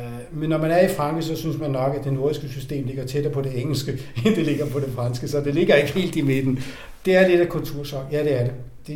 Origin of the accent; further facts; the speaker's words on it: Copenhagen, Capital Region of Denmark, Denmark; now in Paris, France; Fra Danmark. Fra København. Fra København og Frederiksberg, hvis vi skal være helt præcise.